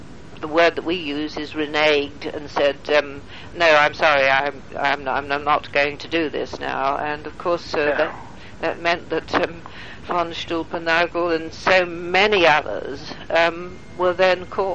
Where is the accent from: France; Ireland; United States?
France; La Roche-Guyon, Île-de-France; I grew up in La Roche-Guyon because I am half French. I grew up there, and I remember it was very remote, very isolated, very primitive